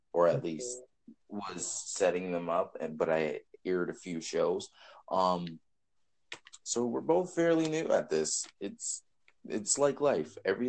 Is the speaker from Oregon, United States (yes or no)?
no; New York, United States; I'm actually from New York State in America.